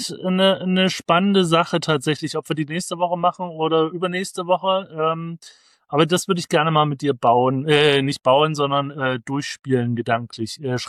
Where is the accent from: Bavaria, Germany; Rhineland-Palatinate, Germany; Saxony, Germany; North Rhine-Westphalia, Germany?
Saxony, Germany; ich als Sachse